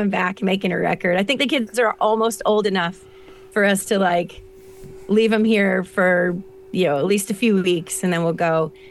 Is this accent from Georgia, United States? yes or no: no; Florida, United States; I think a lot of it was growing up in Florida listening to oldies radio, because it used to be amazing.